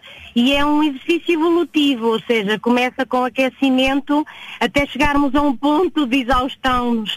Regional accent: Mirandela, Bragança, Portugal; Eu sou de Mirandela, mas estou de viagem. Estou a ir para o Porto.

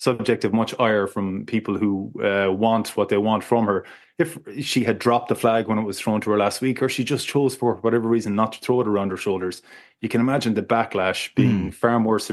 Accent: Ireland; we want to be as Irish as we are sometimes.

